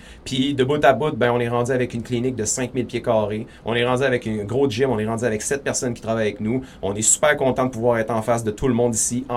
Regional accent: Saguenay, Quebec, Canada; Sauf que moi, dans le fond, je viens du Saguenay.

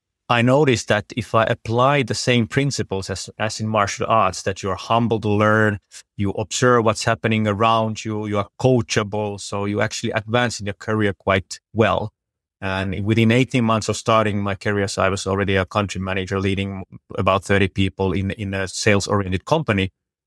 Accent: Finland; So I was born and raised in Finland. My father is from Sri Lanka, so I was kind of the odd one out and started to train martial arts as a young kid there.

